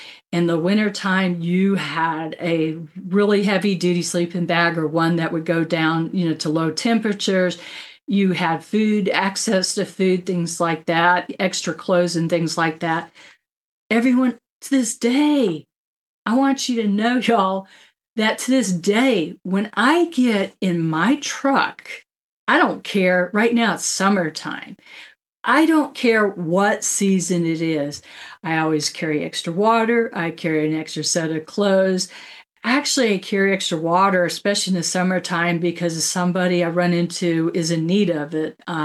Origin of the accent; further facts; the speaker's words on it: Florida, United States; growing up in Florida and working, being stationed in the Black Hills of South Dakota is pretty cool.